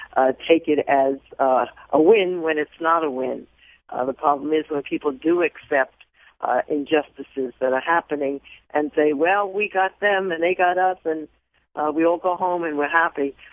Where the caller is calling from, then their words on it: New York, United States; I'm calling basically from New York